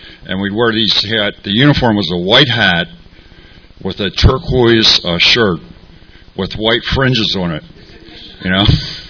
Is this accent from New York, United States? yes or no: no; Maryland, United States; moved away as an adult; now in Ocean Beach, United States; And I'm from Maryland originally, but I've lived in OB like over 40 years.